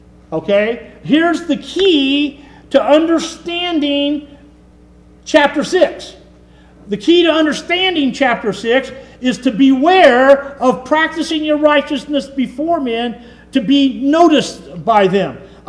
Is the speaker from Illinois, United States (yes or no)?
no; Fullerton, California, United States; also born or lived in Brea; We grew up in Orange County, Fullerton, Brea.